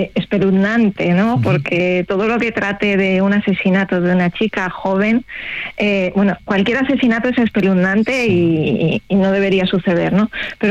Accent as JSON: {"language": "Spanish", "town": "Madrid", "region": "Community of Madrid", "country": "Spain", "lives_now": "Tarragona, Spain", "said": "yo soy de Madrid, pero sí, vivo en Tarragona, vivo por la zona del Delta del Ebro, en un pueblo muy chiquitito que está pues ahí pegado cerca de la playa, se llama Les Montails."}